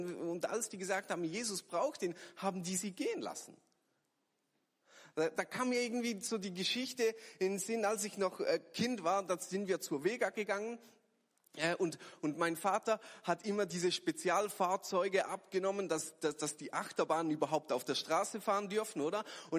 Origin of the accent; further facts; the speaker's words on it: Switzerland; Als richtiger Schweizer, so im Sommer, Fondue ist doch super.